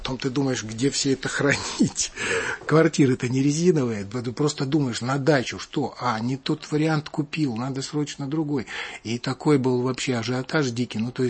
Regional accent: Siberia, Russia; я сам вообще сибиряк из провинции, поэтому было трудно достать книги.

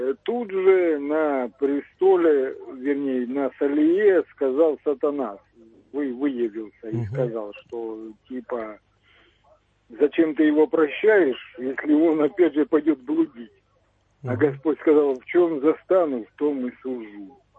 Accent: Grivenskaya, Krasnodar Krai, Russia; Я из Краснодарского края, станица Гривенская.

